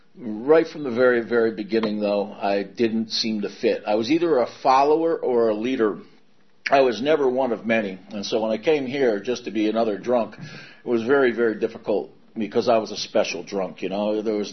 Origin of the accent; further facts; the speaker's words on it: Connecticut, United States; But I was raised in Connecticut, middle-class family, good family.